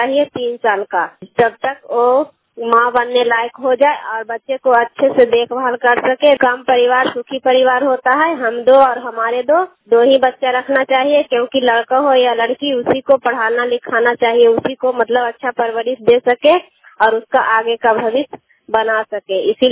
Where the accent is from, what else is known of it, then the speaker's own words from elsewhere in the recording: Kaila, Bihar, India; मैं कैला गांव नगर नौसा प्रखंड नालंदा जिला की निवासी हूँ।